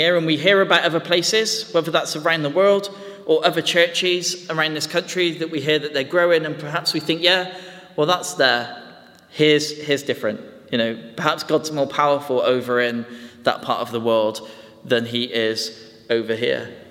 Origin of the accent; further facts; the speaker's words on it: United Kingdom; You know, as British people, we just wouldn't do this.